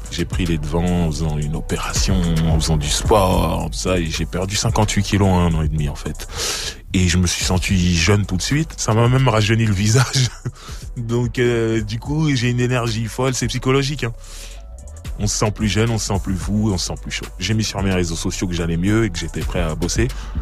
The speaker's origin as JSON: {"language": "French", "town": "Sarcelles", "region": "Île-de-France", "country": "France", "said": "Je viens de Sarcelles, il vient de Sarcelles."}